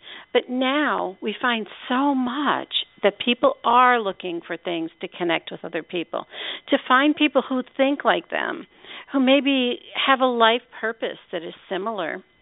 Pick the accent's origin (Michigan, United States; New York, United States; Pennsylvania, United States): Pennsylvania, United States; It was north of the Amish country up in the Poconos.